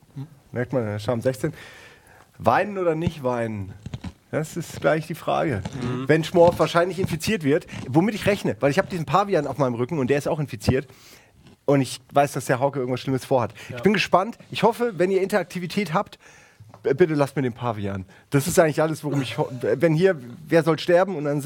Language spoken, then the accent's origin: German; East Germany, Germany; Ich bin im Osten groß geworden.